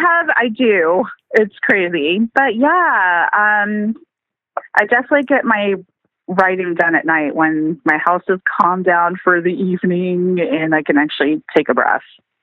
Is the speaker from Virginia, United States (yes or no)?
no; New Hampshire, United States; from New Hampshire, beautiful state of New Hampshire.